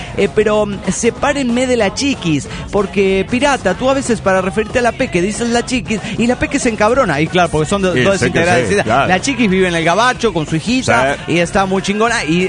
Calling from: Chihuahua, Mexico; de Chihuahua, Chihuahua, México, güey.

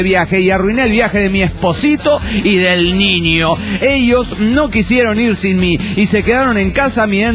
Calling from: Lima, Peru; de Lima, Perú.

